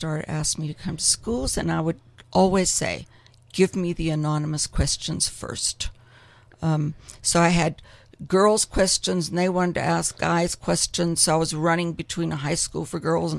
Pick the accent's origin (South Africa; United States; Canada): South Africa; I'm born and bred in South Africa.